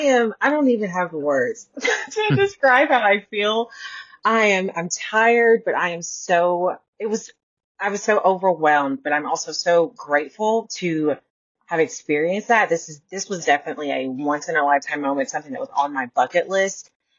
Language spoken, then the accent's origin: English; Tennessee, United States; and I'm from Tennessee. I'm not from Florida part of stuff. I know what cold is.